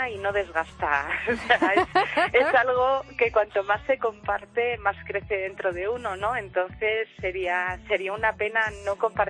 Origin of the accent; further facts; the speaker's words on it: Bilbao, Basque Country, Spain; now in Lubia, Spain; Él es de Madrid y yo soy de Bilbao y no tenemos ninguna raíz en Soria, pero decidimos quedarnos a vivir en un pueblecito de Soria que pertenece al Cubo de la Solana, que se llama Lubia, y somos 22 habitantes.